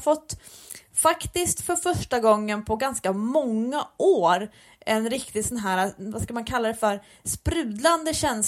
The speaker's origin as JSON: {"language": "Swedish", "country": "Sweden", "lives_now": "New York, United States", "said": "Alltså gud, som svensk, att det kommer ljus på kinderna, det är ju sån kick."}